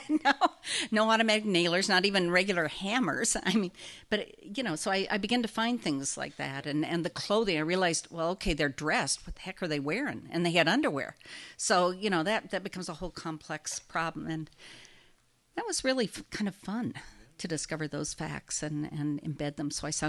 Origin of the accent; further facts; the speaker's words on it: Omaha, Nebraska, United States; But then I grew up in Omaha, and nobody ever went west of Omaha either. I think I come from people who don't go anywhere